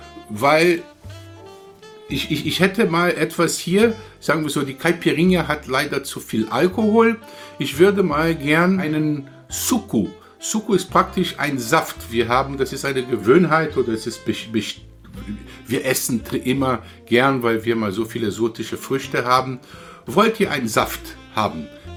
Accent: Rio de Janeiro, Brazil; German is a second language; weil ich nicht aus Norden komme oder nicht aus Nordeste komme. Ich komme aus Rio, ich komme aus Südosten.

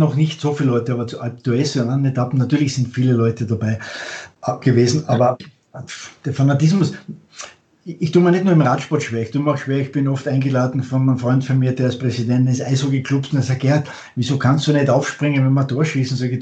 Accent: Austria; als Österreicher

